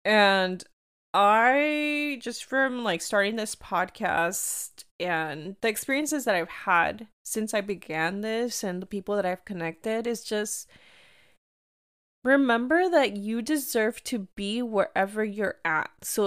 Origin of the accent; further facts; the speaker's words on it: United States; I am from two cultures. I am Mexican American, and I'm here to take up space. Whether my Spanish is not perfect or my English is not perfect, but I speak Spanglish.